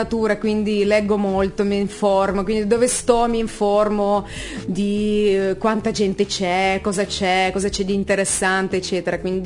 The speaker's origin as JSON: {"language": "Italian", "town": "Chelyabinsk", "region": "Chelyabinsk Oblast", "country": "Russia", "lives_now": "Italy", "said": "Io arrivo dalla Russia, madre Russia."}